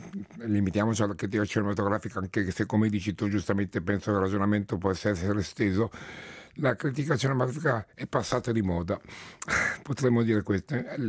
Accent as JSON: {"language": "Italian", "town": "Naples", "region": "Campania", "country": "Italy", "tie": "born there", "said": "io di nascita sono napoletano, quindi ho il secondo legame forte con il meridione è Napoli oltre la Sicilia."}